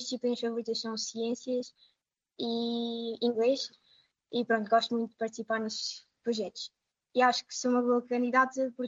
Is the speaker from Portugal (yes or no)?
yes; Évora, Alentejo, Portugal; sou de Évora, da Escola Sovinho de Faria.